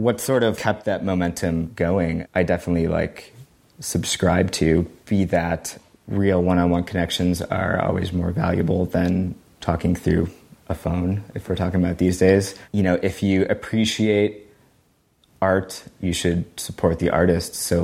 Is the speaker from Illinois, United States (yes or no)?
yes; Chicago, Illinois, United States; like, I'm from Chicago. Both of my parents were hippies in the late 60s and through the 70s.